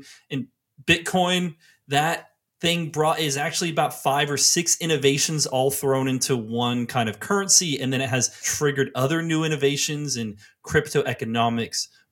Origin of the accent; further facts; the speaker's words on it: Seattle, Washington, United States; also born or lived in China; I am from Seattle, spent about 7 years in China, and I worked at WeChat for 4 years heading up their global marketing.